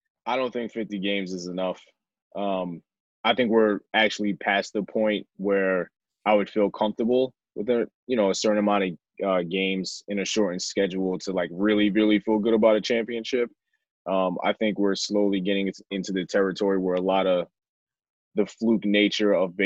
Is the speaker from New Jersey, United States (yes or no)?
no; Bronx, New York, United States; And I'm born and raised in the Bronx, so naturally I'm with the New York Yankees.